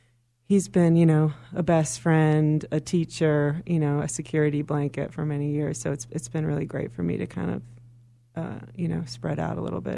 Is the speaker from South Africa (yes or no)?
no; Chicago, Illinois, United States; now in New York, United States; Growing up in Chicago, I felt like there's only one other place to go after that.